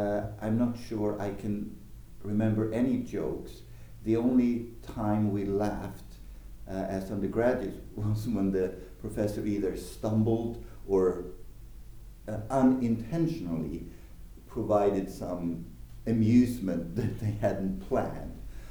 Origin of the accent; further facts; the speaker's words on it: Sweden; English is a second language; I was born in Sweden, and I was educated in Sweden all the way up to my PhD, although I spent 1 year in London as a graduate student.